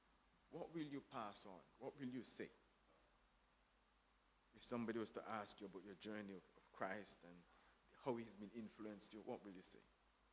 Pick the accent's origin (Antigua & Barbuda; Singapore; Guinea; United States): Antigua & Barbuda; moved away as an adult; now in United Kingdom; Well, we are a British colony, where we are. We're still a British colony. And we got an opportunity to come to university in the UK. So we left Antigua in 98, and we came to the UK.